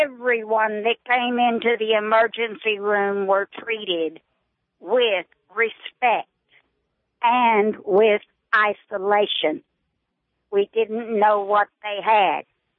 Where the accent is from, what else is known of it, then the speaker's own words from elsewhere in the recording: United States; I am an American Indian. That was, my ancestors were sent on the Trail of Tears to the Oklahoma Territory. My people moved to Texas.